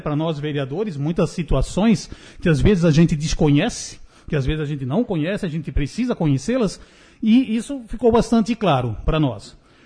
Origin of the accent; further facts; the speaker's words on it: Guabiruba, Santa Catarina, Brazil; also born or lived in Paraná; Eu tenho 56 anos, moro aqui desde os meus 7, nasci no Paraná, mas sou guabirubense de coração.